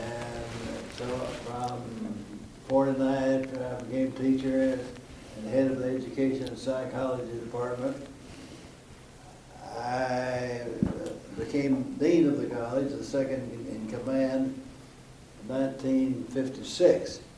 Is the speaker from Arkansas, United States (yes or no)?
yes; Marmaduke, Arkansas, United States; had preached at Marmaduke, my hometown, Marmaduke, Arkansas.